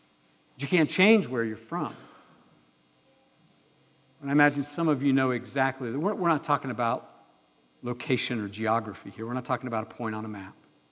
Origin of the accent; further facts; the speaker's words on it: Carlisle, Pennsylvania, United States; I grew up in Carlisle, Pennsylvania. I can't change that. It's where I was born. I spent the first 18 years of my life.